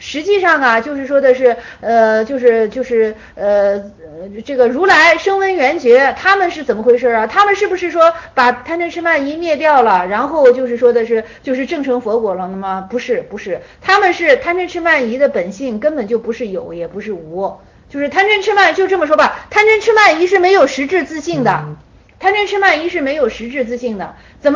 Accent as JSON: {"language": "Chinese", "country": "China", "said": "像我们中国人，他就是探索世界的这个本能"}